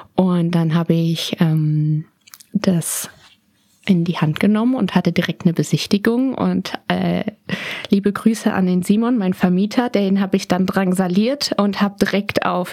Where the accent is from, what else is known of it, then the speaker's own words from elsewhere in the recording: Berlin, Germany; born there; weil ich bin in Berlin geboren am 19.12.